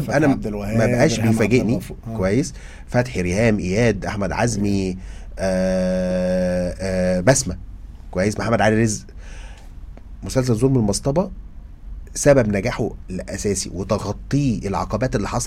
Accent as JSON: {"language": "Arabic", "country": "Egypt", "said": "لكن إحنا عندنا مشكلة كمصريين"}